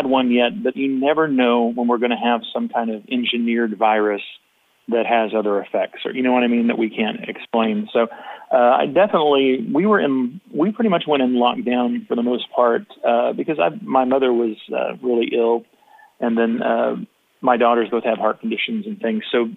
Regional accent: Tulsa, Oklahoma, United States; And I grew up in Tulsa and heard it like on KDOO.

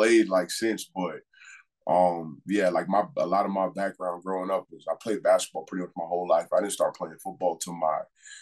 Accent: New York City, New York, United States; Growing up in New York City is not an easy task.

